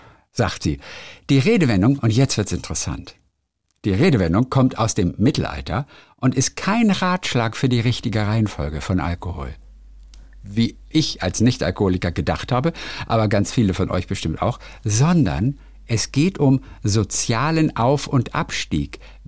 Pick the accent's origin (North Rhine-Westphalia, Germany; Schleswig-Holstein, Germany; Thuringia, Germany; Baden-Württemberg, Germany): Schleswig-Holstein, Germany; Hafkrug; Aus der Lübecker Bucht, da wo ich herkomme, aus Hafkrug.